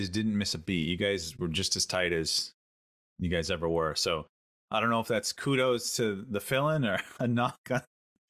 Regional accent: Portland, Maine, United States; Yeah, we live in Maine. Nate's out in SoCal, but we're all originally from Maine, and Tony and I are still here.

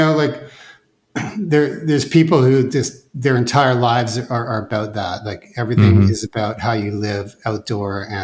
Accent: Vancouver, British Columbia, Canada; I'm born and raised in Vancouver, which, like, what makes Vancouver great is just it's a very cosmopolitan city, and it brings in people from all over the world.

